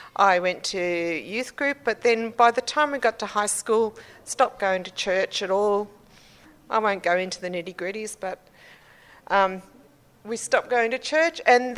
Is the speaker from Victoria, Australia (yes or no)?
no; Chinchilla, Queensland, Australia; born there; I was born in the Darling Downs in a little town called Chinchilla.